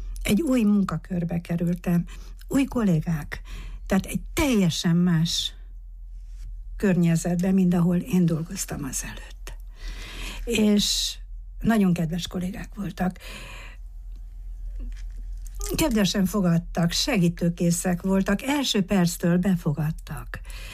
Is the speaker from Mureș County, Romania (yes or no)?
yes; Târgu Mureș, Mureș County, Romania; Marosvásárhelyi vagyok, itt születtem, itt végeztem az Unéria Egyesüles Liceumban